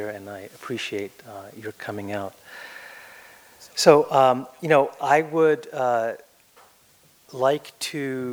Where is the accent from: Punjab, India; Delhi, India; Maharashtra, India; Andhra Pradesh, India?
Delhi, India; New Delhi; When I was growing up in New Delhi, I spent some time with my grandfather